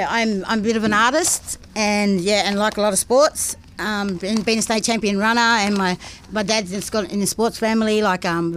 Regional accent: Warrnambool, Victoria, Australia; also born or lived in Western Australia; So I'm from Warrnambool, but also from Western Australia. So I'm at Bunjumara and Noongar. I'm here now residing at Dame Phyllis Frost Centre

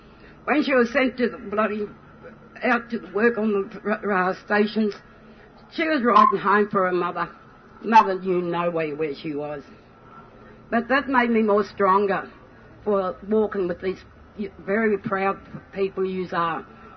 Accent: Rockhampton, Queensland, Australia; born there; I was born in Rockhampton. I'm a Goongarri woman.

